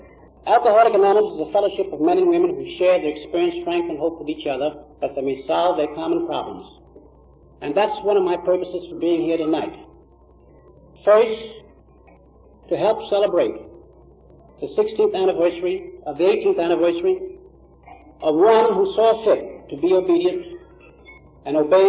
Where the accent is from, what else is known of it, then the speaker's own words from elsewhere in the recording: Brooklyn, New York, United States; born there; I was born in Ninth Ward of Brooklyn, predominantly Irish, with smattering of Italians and very few of ebony hue.